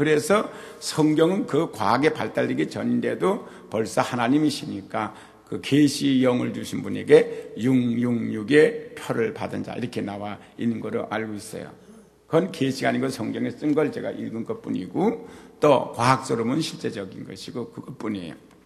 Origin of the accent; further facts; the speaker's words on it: South Korea; 저는 아마 이 한국 사람으로서는 컴퓨터 제일 먼저 사용하는데 한 사람이 볼 수도 있겠죠.